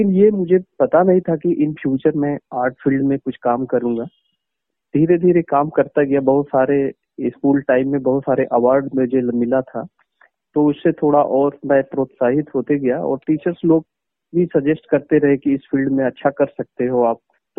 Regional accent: Jamukhariya, Bihar, India; मैं प्रॉपर बिहार राज्य के जमुई जिले के रहने वाला हूं और गांव का नाम है जामुखरहिया और झाझा प्रखंड के अंतर्गत आता है।

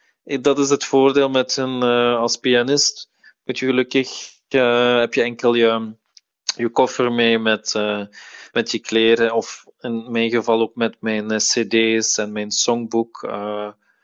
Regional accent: Dilsen-Stokkem, Limburg, Belgium; also born or lived in Maaseik; ik ben geboren in Mazeik. Ik heb ook altijd opgegroeid in de buurt van Mazeik, in Dulze-Stockum.

